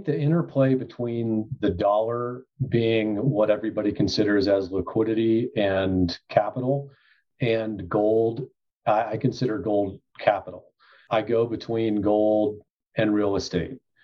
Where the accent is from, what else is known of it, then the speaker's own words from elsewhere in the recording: Tennessee, United States; So I grew up in Tennessee, rural Tennessee, outside of Chattanooga.